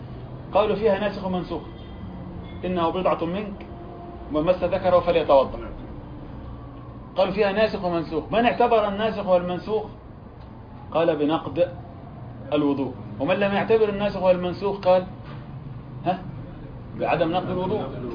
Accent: Egypt; وبعض البلدان عندنا في مصر تعمله بالأرز.

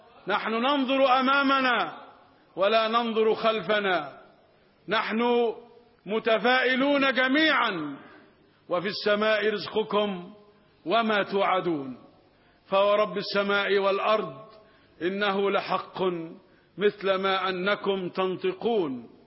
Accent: Egypt; نحن كمصريين

